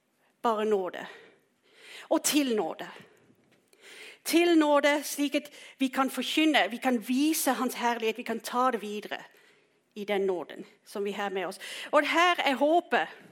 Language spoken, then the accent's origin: Swedish; South Africa; born there; Swedish is a second language; Det är nåde att vi kan vara född i ett land där jag är född i Sydafrika